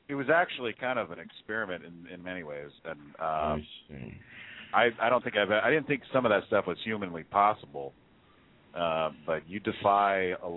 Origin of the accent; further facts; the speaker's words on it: California, United States; Oh, I'm from California. That's pretty much how we talk out here.